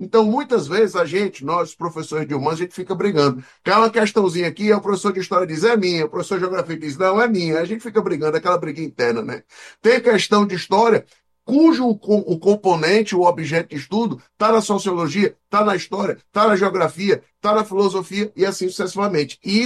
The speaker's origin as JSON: {"language": "Portuguese", "town": "Fortaleza", "region": "Ceará", "country": "Brazil", "tie": "born or raised there", "said": "lá na cidade de Fortaleza, cidade onde eu nasci."}